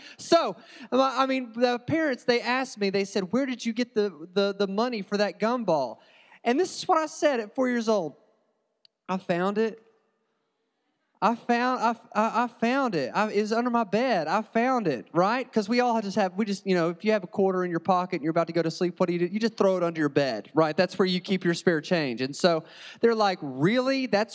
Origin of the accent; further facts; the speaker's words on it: Morristown, Tennessee, United States; Now, I'm from Morristown, okay? I grew up like 60 seconds from here.